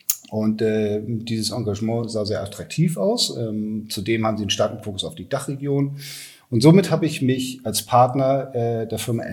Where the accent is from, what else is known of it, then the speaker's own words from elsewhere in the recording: Hamburg, Germany; Ja, also bin Hamburger jung, 45 Jahre alt, habe in London studiert.